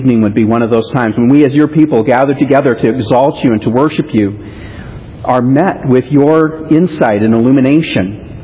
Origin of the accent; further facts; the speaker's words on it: Kenya; my life growing up in Kenya.